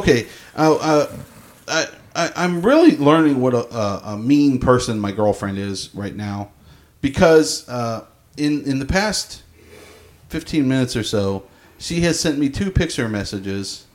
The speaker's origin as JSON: {"language": "English", "town": "Chicago", "region": "Illinois", "country": "United States", "tie": "born there", "said": "Just because I was born in Chicago."}